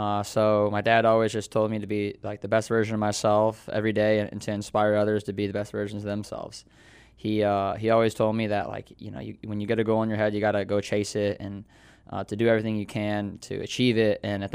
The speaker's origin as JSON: {"language": "English", "town": "Bemis", "region": "New York", "country": "United States", "tie": "born or raised there", "lives_now": "Boston, United States", "said": "It was nice to be there in Bemis. I really enjoyed my hometown. I love my hometown. You know, it's right in Chautauqua County, and the people there are really incredible"}